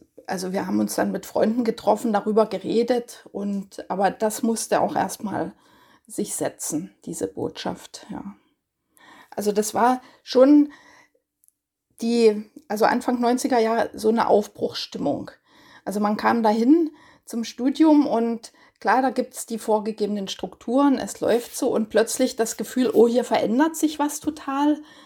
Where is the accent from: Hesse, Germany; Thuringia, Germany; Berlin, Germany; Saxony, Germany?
Saxony, Germany; Görlitz; also born or lived in Leipzig; Also ich komme aus Görlitz und bin auch immer gerne weil ich da Verwandtschaft hatte, nach Leipzig gefahren und hatte schon von daher eine Verbindung zu der Stadt, bin sogar da geboren.